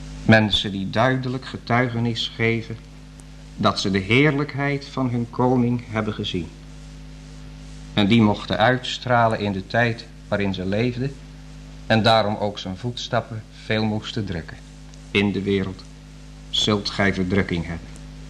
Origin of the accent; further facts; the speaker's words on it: Driebergen, Utrecht, Netherlands; Ik ben in Driebergen opgegroeid